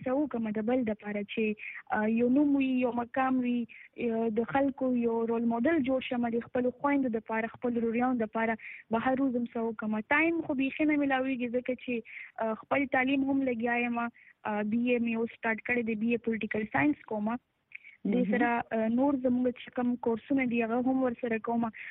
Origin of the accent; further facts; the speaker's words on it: Peshawar, Khyber Pakhtunkhwa, Pakistan; زه بیسیکلی هم د پېښور یم د پېښور سره تعلق لرم او د عبدری کلی یم